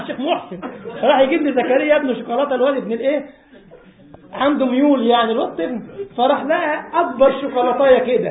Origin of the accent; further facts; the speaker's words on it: Egypt; واحنا عندنا في مصر لك زفت من الزفت واسمه ضغط